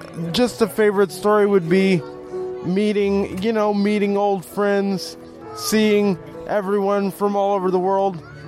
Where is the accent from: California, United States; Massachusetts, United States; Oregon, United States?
Oregon, United States; I'm from Oregon. I attend Cottage Grove Congregation.